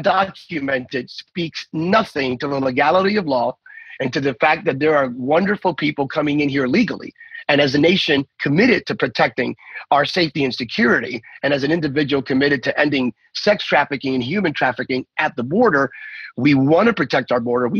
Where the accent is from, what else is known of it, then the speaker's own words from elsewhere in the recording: California, United States; I'm a Californian.